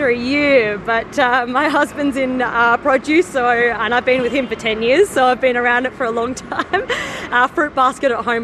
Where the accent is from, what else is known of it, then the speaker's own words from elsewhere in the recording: Broome, Western Australia, Australia; particularly in WA. Like, I grew up in Broome.